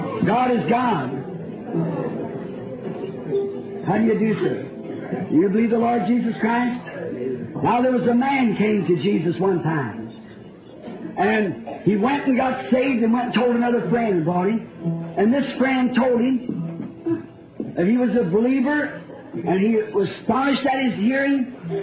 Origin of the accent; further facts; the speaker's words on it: Burksville, Kentucky, United States; I'm from Burksville, Kentucky.